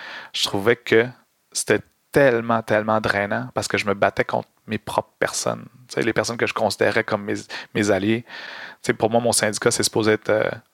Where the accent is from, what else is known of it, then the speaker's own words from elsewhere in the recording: Montreal, Quebec, Canada; Comme tu l'as mentionné, j'ai grandi à Montréal, fait que j'étais loin de ma culture, de mes traditions